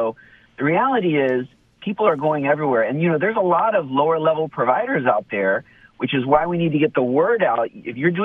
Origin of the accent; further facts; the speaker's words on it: Tampa, Florida, United States; So grew up in Tampa, went to Lato High School, USF for my undergraduate honors progr